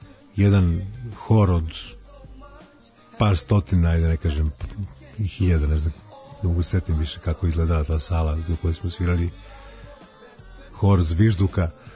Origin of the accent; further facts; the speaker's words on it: Belgrade, Serbia; došli smo iz Beograda